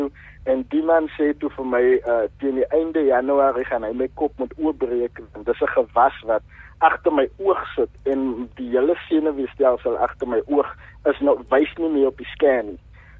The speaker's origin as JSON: {"language": "Afrikaans", "town": "Worcester", "region": "Western Cape", "country": "South Africa", "tie": "born or raised there", "said": "ek is gebore in die Kaap, maar nie lank daarna nie het my ma hulle Woester te verhuis, want hulle is van Woester. En hulle het hulle gesetel daar, ek het in die kerk groot geword"}